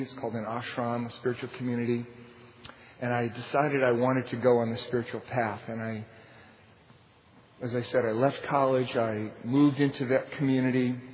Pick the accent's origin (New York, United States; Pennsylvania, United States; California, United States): New York, United States; Now, I'm from New York, and I grew up in a family that was in many ways very loving